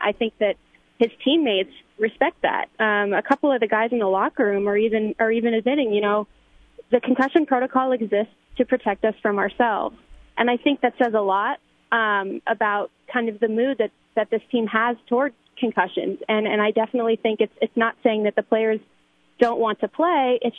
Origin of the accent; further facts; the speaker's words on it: West Coast, United States; I grew up watching teams go to the Rose Bowl, you know, growing up on the West Coast, and I was raised to really have a strong dislike for USC and Pete Carroll and like all that stuff.